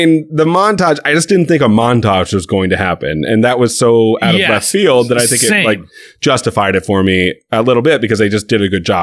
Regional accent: United States; I'm very American in that way.

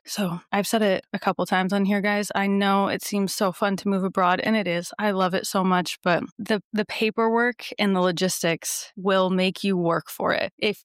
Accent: Kansas, United States; born there; since I was born in Kansas, I had to get mine done at the Secretary of State in Topeka, Kansas.

